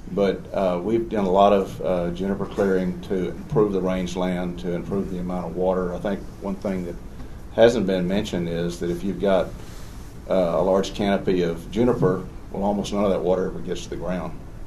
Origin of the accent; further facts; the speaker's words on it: Texas, United States; I grew up in Bandera County, and if you know anything about Bandera County, it's just about covered up with subdivisions.